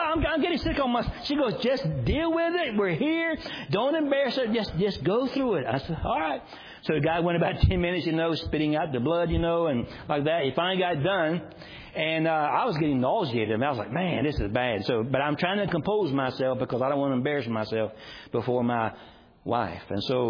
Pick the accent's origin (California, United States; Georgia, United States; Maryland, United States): Georgia, United States; I'm a redneck from South Georgia.